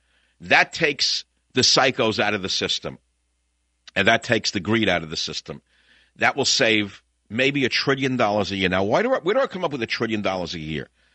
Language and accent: English; United States; born there; I did, and I'm an American who was born here.